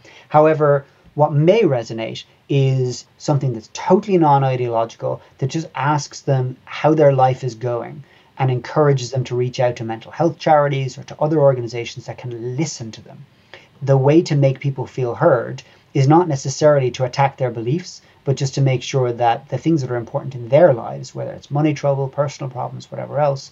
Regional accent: Cork, Munster, Ireland; To be clear as well, I grew up in Cork, which is the other end of the country, to where the conflict was primarily taking place.

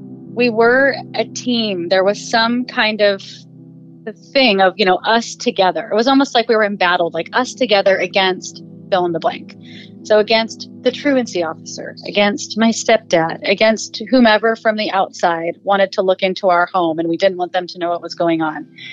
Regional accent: Ohio, United States; born there; I grew up everywhere. I was born in Ohio. I was raised with my mom's side of the family, which is all Syrian, and I had a Lebanese step-grandmother.

